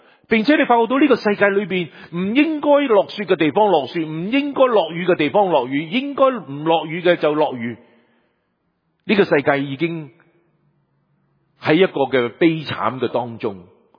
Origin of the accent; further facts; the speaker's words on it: China; 我们特别我们中国人吃发菜